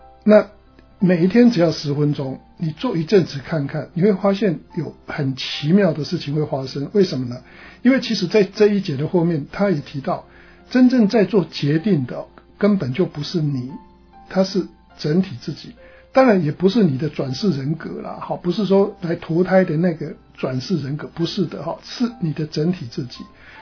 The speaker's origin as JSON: {"language": "Chinese", "country": "China", "said": "就好像我们中国人在写文章，我们会谈起承转合"}